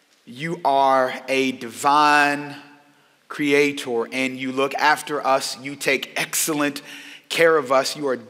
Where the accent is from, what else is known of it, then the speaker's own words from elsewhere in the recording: Louisville, Kentucky, United States; We're from Louisville. We grew up in the same area. And surprisingly enough, we grew up a couple of blocks from each other.